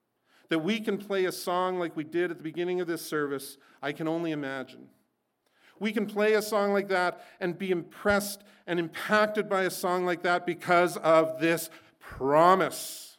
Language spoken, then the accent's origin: English; Salmon Arm, British Columbia, Canada; My wife's from Maple Ridge. I'm from Salmon Arm, BC.